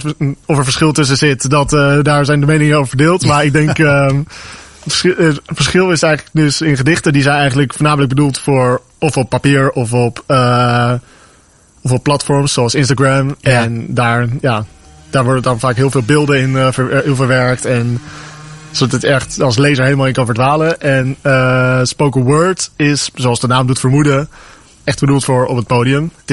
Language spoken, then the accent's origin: Dutch; Amsterdam, North Holland, Netherlands; born there; now in Oudorp, Netherlands; Ik ben 24 jaar. Ik ben geboren in Amsterdam en woon sinds 3 jaar. Tijd gaat snel in Oudorp